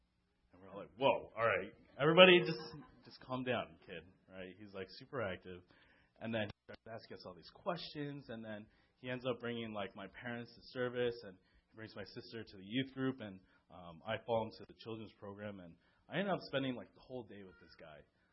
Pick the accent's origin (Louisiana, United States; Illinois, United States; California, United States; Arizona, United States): California, United States; born there; now in New Jersey, United States; 16 years ago, I moved from California to here to New Jersey.